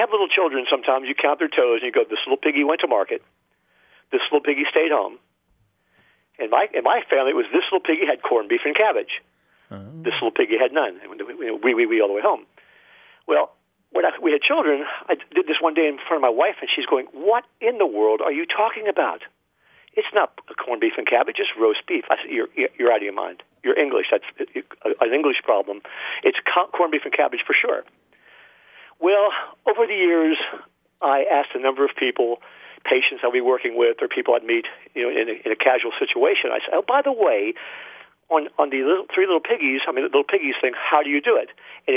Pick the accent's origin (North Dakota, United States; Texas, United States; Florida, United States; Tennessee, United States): Florida, United States; Sebastian; from Sebastian, Florida, and I listened to your show